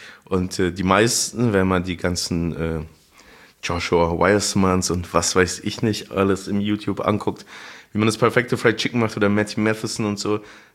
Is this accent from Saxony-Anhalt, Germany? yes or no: no; Munich, Bavaria, Germany; Ich bin ja in München aufgewachsen